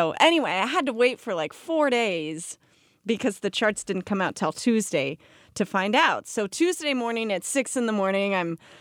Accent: Concord, California, United States; also born or lived in Marin County; Originally, I grew up in Concord.

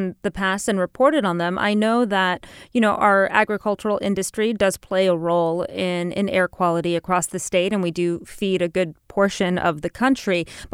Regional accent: Los Angeles, California, United States; I'm from Los Angeles.

